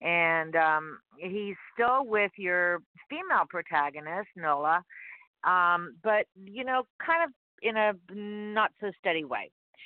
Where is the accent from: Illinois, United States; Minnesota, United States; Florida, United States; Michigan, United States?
Florida, United States; Miami; I was born and raised in Miami, and south of me in Homestead used to be the second largest producer of vegetables next to California in the state